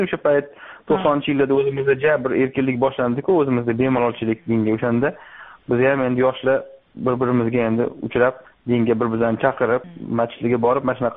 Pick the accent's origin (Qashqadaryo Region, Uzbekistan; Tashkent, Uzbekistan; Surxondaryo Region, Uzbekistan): Tashkent, Uzbekistan; Men o'zim Toshkentdan tug'ilganman. 1972-yilda Toshkentda katta bo'lganman. O'zbek maktabda, keyin rus maktabda o'qiganman.